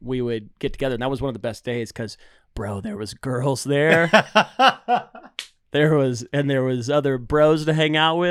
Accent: Houston, Texas, United States; But I grew up in Houston. There was a huge community of homeschoolers, even though it was the early days.

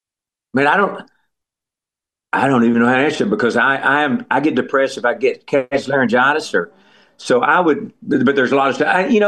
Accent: Texas, United States; But I think the reason they're putting me in is hopefully I'm born and raised in Texas. And you know the old saying, you can tell a Texan, you just can't tell them much.

